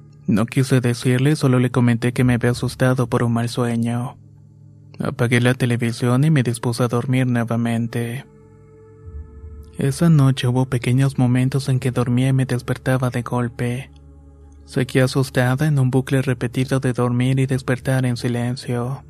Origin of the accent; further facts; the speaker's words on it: Rayón, San Luis Potosí, Mexico; Soy originario de Rayón, San Luis Potosí.